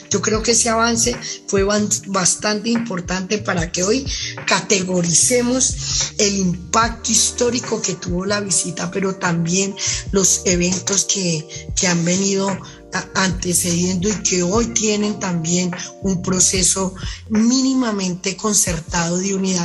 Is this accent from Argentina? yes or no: no; Colombia; además como colombianos y colombianas vivimos